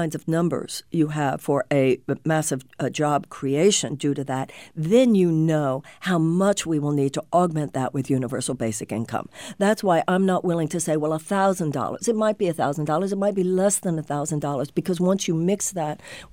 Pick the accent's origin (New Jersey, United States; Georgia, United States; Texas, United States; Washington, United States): Texas, United States; Houston; also born or lived in Los Angeles / New York / Michigan; I was born and raised in Houston, Texas. I have lived most of my adult life in Los Angeles and New York and Michigan.